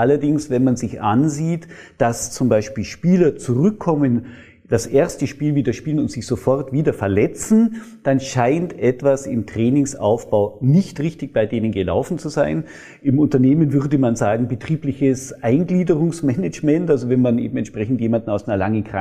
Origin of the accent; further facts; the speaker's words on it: Augsburg, Bavaria, Germany; ich bin ja Augsburger